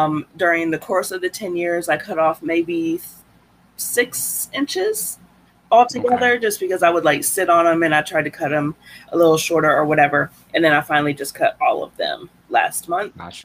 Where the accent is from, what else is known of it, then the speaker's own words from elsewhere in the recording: Midwest, United States; also born or lived in Florida; So I was Midwest for the first 10 years. The second, I guess, 8 to 10 years, I was in Florida.